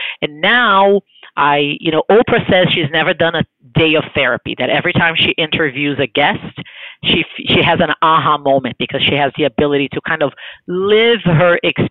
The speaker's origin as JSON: {"language": "English", "region": "Rio de Janeiro", "country": "Brazil", "tie": "born or raised there", "said": "No, I actually grew up in Brazil. I'm from Rio."}